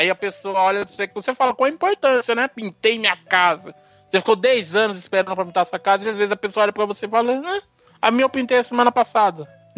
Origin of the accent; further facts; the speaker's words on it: Northeast Region, Brazil; Porque a gente, nós somos do Nordeste, né?